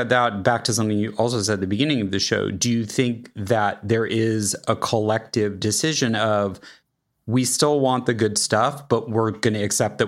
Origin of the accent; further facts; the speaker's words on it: Kansas City, Missouri, United States; I grew up in Kansas City, which is often, you know, kind of a dismissed place by people on the coast